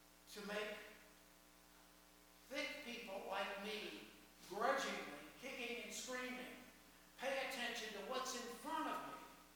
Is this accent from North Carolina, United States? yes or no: yes; Chapel Hill, North Carolina, United States; I grew up in Chapel Hill